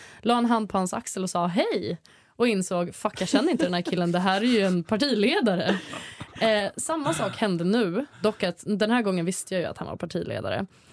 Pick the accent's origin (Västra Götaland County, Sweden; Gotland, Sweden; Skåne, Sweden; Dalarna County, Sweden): Gotland, Sweden; Jag är alltså från Gotland, det måste jag poängtera.